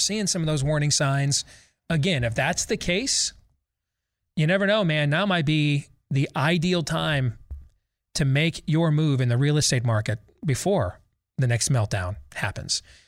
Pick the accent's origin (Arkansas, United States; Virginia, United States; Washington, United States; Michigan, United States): Michigan, United States; might have ended up back in my home state of Michigan